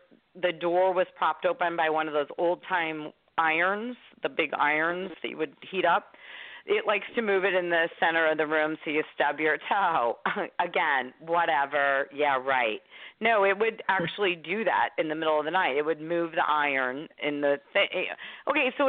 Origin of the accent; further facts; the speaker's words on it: Washington, Missouri, United States; I grew up in Washington, Missouri.